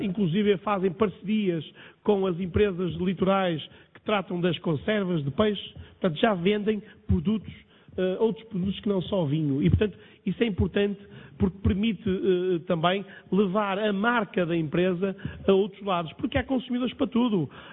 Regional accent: Braga, Portugal; eu venho de uma cidade, de Braga, que fica no coração do Minho, fica a cerca de 40 quilómetros a norte do Porto e fica a 50 e poucos quilómetros da fronteira com a Galiza.

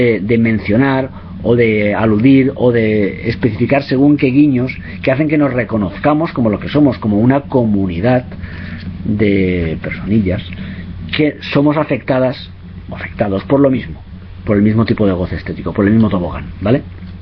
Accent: Castellón, Valencian Community, Spain; Mucha gente en mi tierra, soy de Castellón

